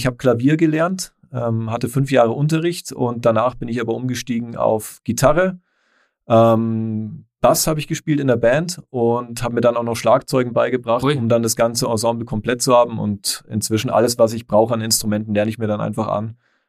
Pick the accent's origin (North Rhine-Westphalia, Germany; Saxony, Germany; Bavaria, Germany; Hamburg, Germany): North Rhine-Westphalia, Germany; born there; Ich bin gebürtiger Rheinländer. In der Nähe von Köln geboren